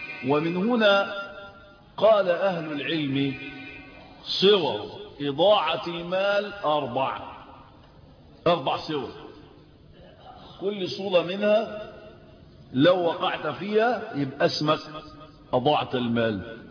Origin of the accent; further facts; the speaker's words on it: Egypt; وجدوا إن عندنا في مصر ما يقرب من 30 مليون مدخن